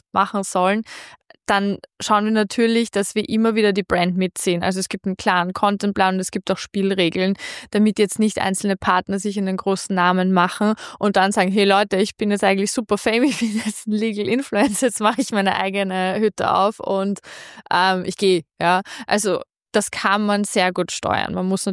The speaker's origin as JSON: {"language": "German", "region": "Vienna", "country": "Austria", "said": "bei uns in Österreich, in Wien, kämpft man sehr, sehr stark mit Nachwuchs."}